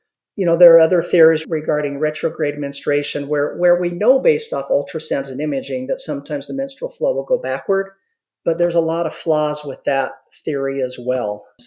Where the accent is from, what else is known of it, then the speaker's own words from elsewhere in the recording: Utah, United States; I'm actually a Utah native, born and raised in Utah.